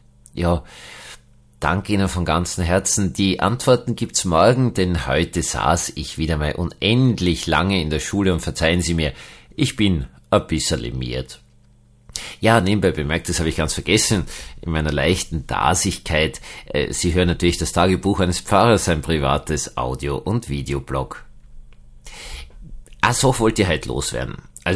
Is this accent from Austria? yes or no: yes; Austria; ich bin ja Österreicher.